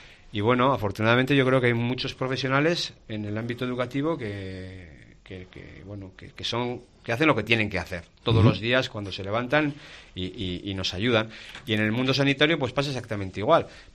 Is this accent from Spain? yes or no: yes; Navarre, Spain; los navarros somos los españoles que más impuestos pagamos